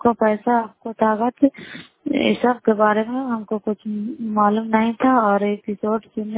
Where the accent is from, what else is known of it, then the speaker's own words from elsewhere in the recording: Merriganj, Bihar, India; नालंदा जिला कराई वाला मकरौता पंचायत ग्राम मेरीगंज की निवासी हूँ।